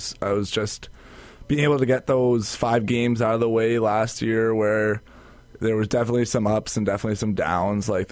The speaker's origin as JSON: {"language": "English", "town": "Calgary", "region": "Alberta", "country": "Canada", "said": "I'm from Calgary, and he played on the Calgary Colts"}